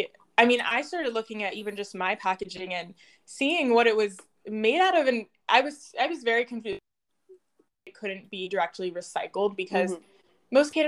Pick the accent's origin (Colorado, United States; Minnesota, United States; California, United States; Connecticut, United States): Colorado, United States; Denver; I grew up in Denver, Colorado.